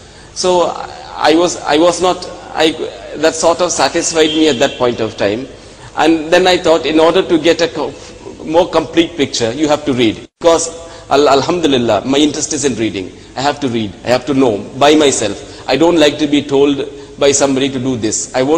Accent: United Kingdom; born there; I was born in the United Kingdom in 1966. Both of my parents were doctors and they were Hindus. In the atmosphere in England, we were not very religious.

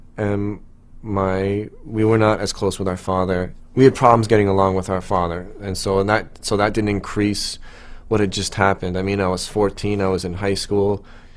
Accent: Toronto, Ontario, Canada; born there; I was born in Scarborough, East Toronto, and to a Roman Catholic father and a Presbyterian mother. My mother was like Scottish Canadian, and my father was Italian

